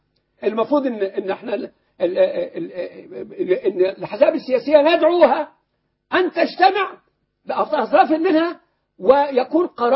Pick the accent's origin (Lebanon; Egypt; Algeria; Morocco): Egypt; أنا أحد أبناء مصر الذين يدعمون هذه الثورة